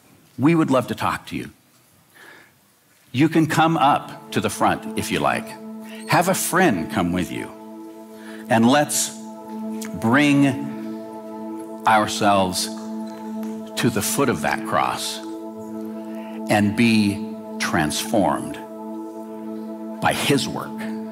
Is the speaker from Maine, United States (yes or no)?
no; Woodburn, Oregon, United States; I preached it at the church I grew up in Woodburn, Oregon, in 1980.